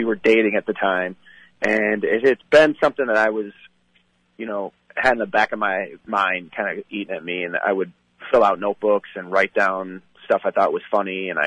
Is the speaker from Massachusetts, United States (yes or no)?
no; Chicago, Illinois, United States; Yeah, you know, we're both from Chicago, and I was raised going to Catholic schools and stuff.